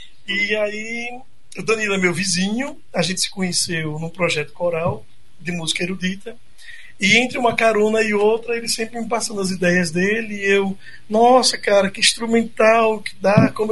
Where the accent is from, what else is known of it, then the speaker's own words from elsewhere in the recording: Aracaju, Sergipe, Brazil; now in Curitiba, Brazil; Eu sou de Sergipe, sou de Aracaju. Moro aqui em Curitiba há 10 anos. Vim para cá por conta de um projeto que eu fazia